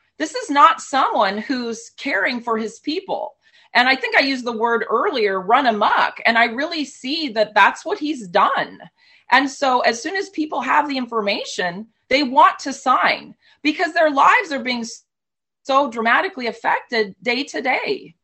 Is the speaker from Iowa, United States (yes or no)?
no; California, United States; moved away as an adult; And I grew up on the West Coast, so there was a little bit of a kind of a fixation on California